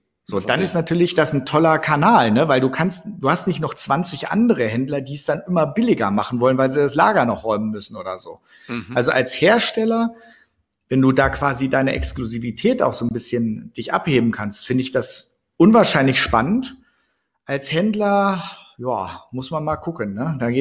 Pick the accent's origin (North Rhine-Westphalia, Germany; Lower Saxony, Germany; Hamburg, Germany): Lower Saxony, Germany; Wolfenbüttel; ich komme ja eigentlich aus Wolfenbüttel, einer Kleinstadt im südlichen Niedersachsen.